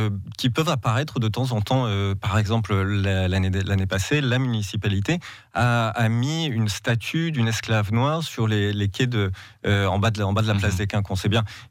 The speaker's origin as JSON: {"language": "French", "town": "Bordeaux", "region": "Nouvelle-Aquitaine", "country": "France", "tie": "born or raised there", "said": "Alors, je suis de Bordeaux, hein, suis né à Bordeaux et j'ai fait mes études d'histoire à Bordeaux."}